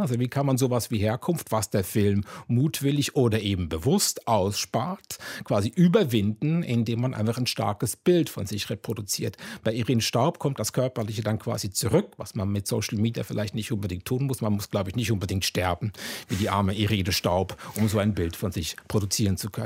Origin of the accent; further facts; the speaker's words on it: Zurich, Switzerland; accent: Swiss; Auch quasi meine Heimatstadt, wenn man so möchte. Ich kann den Akzent auch gerne ein bisschen breiter machen, wenn es nötig ist.